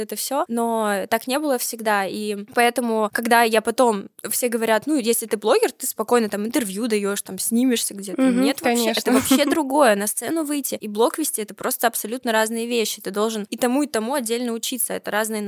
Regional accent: Moscow, Russia; я родилась в Москве, да-да-да, и поэтому никогда не жила в маленьком городе, я жила обычной жизнью в Москве, но не в маленьком городе

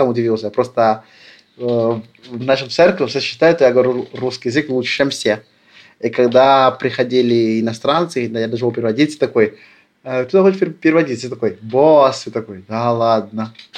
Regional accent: Russia; Я вырос в России, это все равно моя страна, но я думаю, если я вернусь, в начале будет очень трудно.

